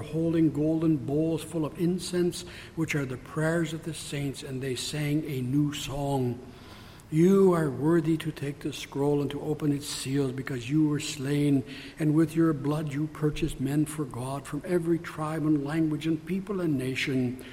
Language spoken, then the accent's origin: English; Canada; As Canadian Christians being in this world but not of this world, we can be so troubled as we see our Canadian government determined to deny or outlaw as many of the norms of Christianity in the shortest period of time.